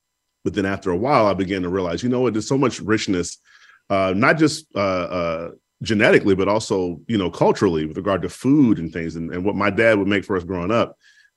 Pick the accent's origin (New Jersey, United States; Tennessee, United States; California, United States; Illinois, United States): Illinois, United States; Chicago; You know, I would hear about my hometown in the news and I'd be like, I don't know what city they're talking about.